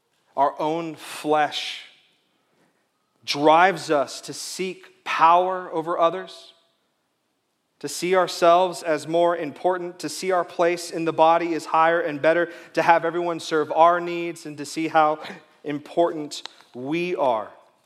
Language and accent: English; California, United States; I was from California, which for them was like being on a different planet.